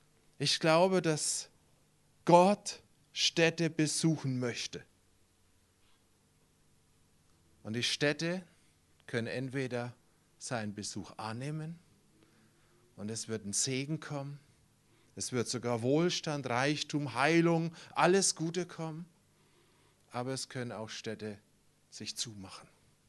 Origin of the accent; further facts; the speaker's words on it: Heidelberg, Baden-Württemberg, Germany; Und wir kommen ursprünglich aus Heidelberg.